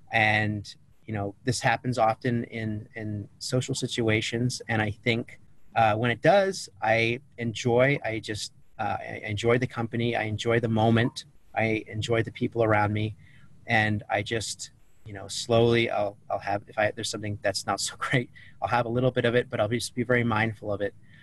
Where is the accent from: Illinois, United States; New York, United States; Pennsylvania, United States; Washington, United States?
Washington, United States; also born or lived in California / Las Vegas; now in Phoenix, United States; So I'm originally from a small town north of Seattle, Washington. I lived all along the West Coast, pretty much California. I lived in Las Vegas for a while, but I am currently in Phoenix, Arizona.